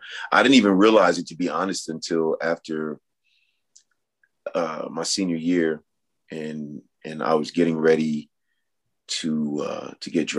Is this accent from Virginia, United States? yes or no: yes; Virginia, United States; mother and my father were coal miners in southwestern Virginia, a small town called Big Stone Gap. So I'm from Virginia too.